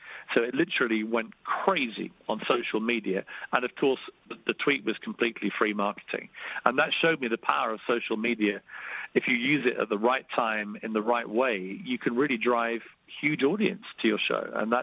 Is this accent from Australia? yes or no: no; United Kingdom; to come as a British guy and to face all the, I guess, preconceived notions of, why are we letting this British guy replace the great Larry King?